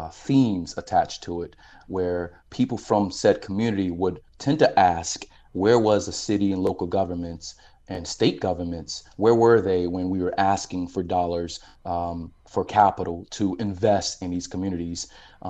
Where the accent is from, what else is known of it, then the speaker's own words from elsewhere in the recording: Florida, United States; also born or lived in Miami; I moved back to South Florida. It's home. I was born in Miami, raised in Palm Beach County.